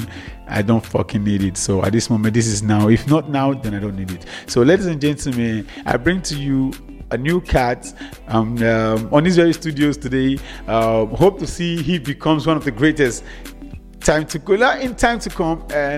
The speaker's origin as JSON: {"language": "English", "country": "Nigeria", "said": "like me as a Nigerian"}